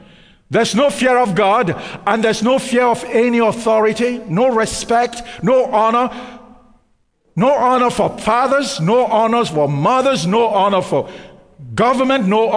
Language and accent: English; Canada; why is it that I'm Canadian and I'm always thinking about the U.S.?